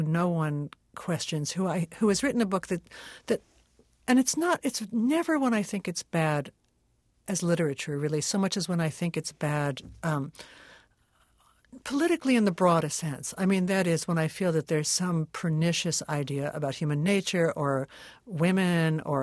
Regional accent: Brooklyn, New York, United States; I mean, I grew up in Brooklyn, but and in my neighborhood, there was still, you know, Brooklyn, the city of churches.

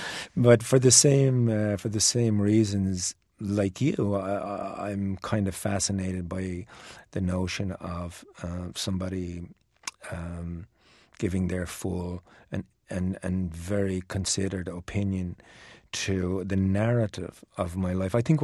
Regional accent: Dublin, Leinster, Ireland; It was a working-class family in Dublin, and my father was a labourer, and he had to work really, really hard.

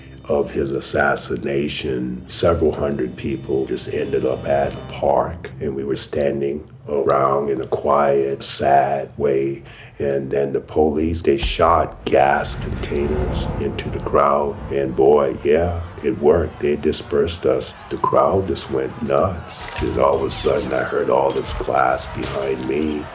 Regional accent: Pawleys Island, South Carolina, United States; born there; I was born in Pawleys Island, South Carolina. Blacks and whites were separated, and that was my world.

